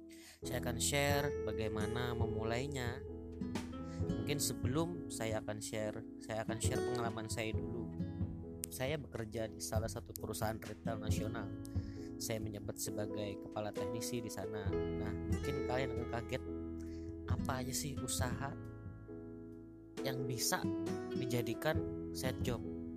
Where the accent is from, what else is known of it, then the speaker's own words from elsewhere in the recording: Banjarmasin, South Kalimantan, Indonesia; usia 26 tahun, salah satu karyawan swasta di daerah saya. Saya berasal dari Banjarmasin, Kalimantan Selatan.